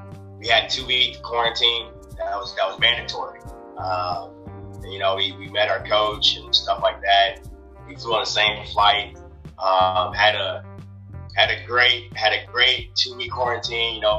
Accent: Atlanta, Georgia, United States; also born or lived in Sacramento; I was born in Sacramento, moved all over the States, pretty much grew up in Atlanta, Georgia

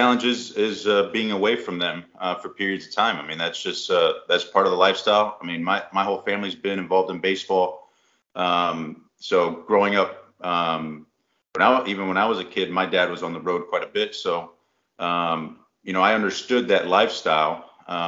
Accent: Florida, United States; my wife and I, we grew up in South Florida, and we have, you know, our family's down there, so that's kind of like our home base.

